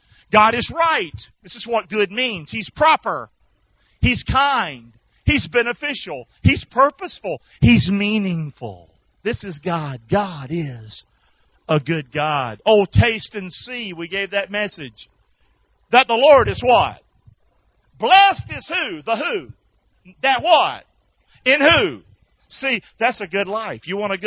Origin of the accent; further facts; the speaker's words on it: Rockingham, North Carolina, United States; Now, I'm from Rockingham. I never heard this word. I grew up my whole life.